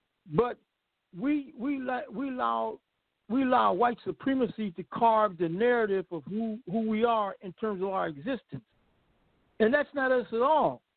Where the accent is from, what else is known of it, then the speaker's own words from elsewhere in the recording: United States; born there; I am an African that happened to be born in America.